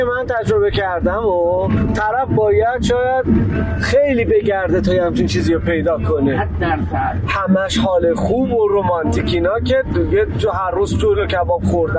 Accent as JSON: {"language": "Persian", "town": "Karaj", "region": "Alborz", "country": "Iran", "said": "من کرج، تهران."}